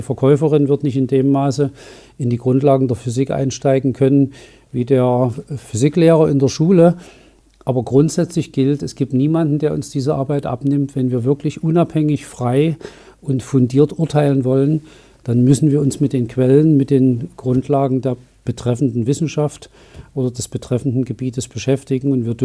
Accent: Dresden, Saxony, Germany; also born or lived in Saint Petersburg, Russia; Ich bin 1964 im damaligen Leningrad geboren. 1966 hatte mein Vater seine Promotion beendet und dann ist die Familie nach Dresden gezogen.

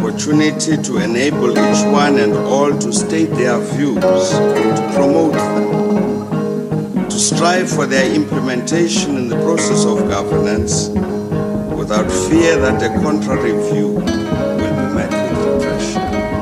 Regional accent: South Africa; It feels good that I can stand here as a South African

